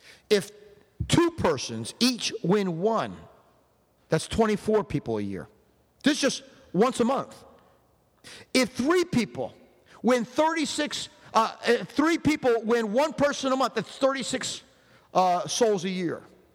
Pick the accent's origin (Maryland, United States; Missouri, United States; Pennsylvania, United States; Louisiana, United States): Pennsylvania, United States; Philadelphia; when I was growing up in Philadelphia, John Wanamaker was the biggest department store in Philadelphia areas.